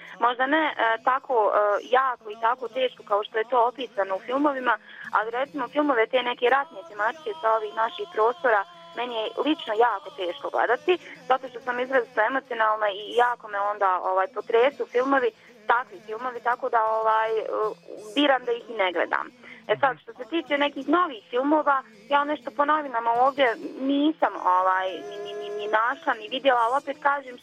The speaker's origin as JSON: {"language": "Bosnian", "country": "Bosnia & Herzegovina", "said": "ja sam iz Bosne i Hercegovine"}